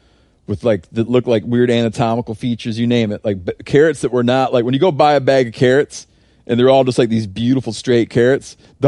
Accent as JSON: {"language": "English", "region": "Michigan", "country": "United States", "tie": "born or raised there", "said": "Like when I grew up in Michigan for deer"}